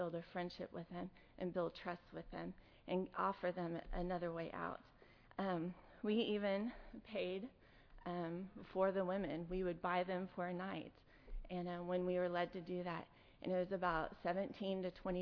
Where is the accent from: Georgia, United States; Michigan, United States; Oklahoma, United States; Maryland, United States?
Oklahoma, United States; Oklahoma City; I grew up in Oklahoma City, and I graduated here from Southwestern in May of 2006